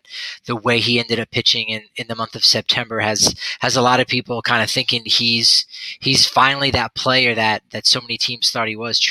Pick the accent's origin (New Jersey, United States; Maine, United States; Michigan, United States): New Jersey, United States; You know, like it's funny growing up in New Jersey.